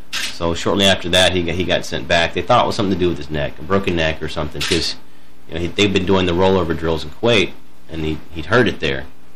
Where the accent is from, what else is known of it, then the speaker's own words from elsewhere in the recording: Toledo, Ohio, United States; Originally Toledo, Ohio.